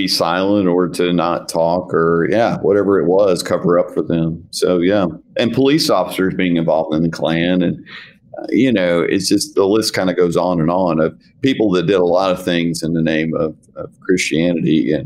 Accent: the South, United States; I'm from the South, but I wasn't from Mississippi.

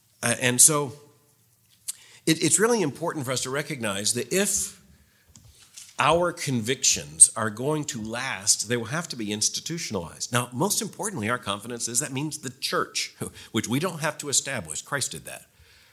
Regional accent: Florida, United States; I grew up in Florida, so the history's shorter. You know, about 60 years before I was born, which is pretty old for Florida.

